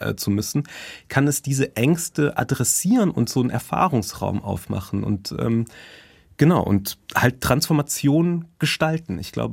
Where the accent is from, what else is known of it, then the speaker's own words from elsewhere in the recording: North Rhine-Westphalia, Germany; born there; also sage ich jetzt mal als gebürtiger NRWler